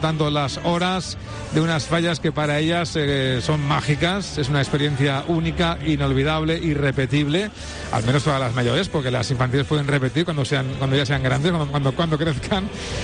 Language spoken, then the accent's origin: Spanish; Valencian Community, Spain; lo que somos los valencianos